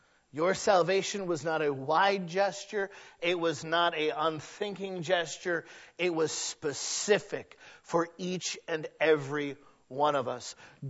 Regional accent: England, United Kingdom; We did this thing as English people.

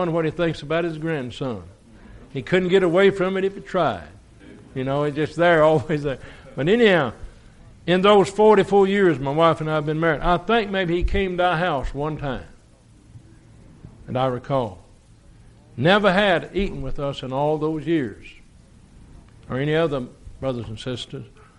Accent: Tennessee, United States; I said, "I'm from Tennessee."

